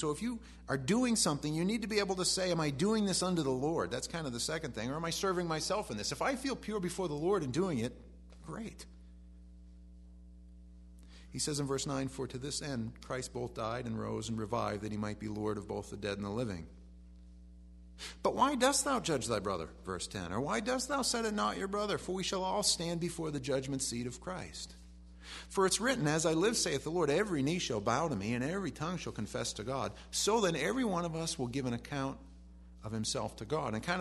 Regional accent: East Millinocket, Maine, United States; I grew up going around East Millinocket with a pillowcase getting candy

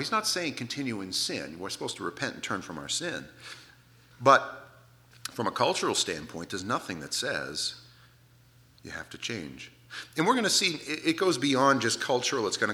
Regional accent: United States; I'm an American. I'm very thankful, and I'm glad for the freedoms that I have.

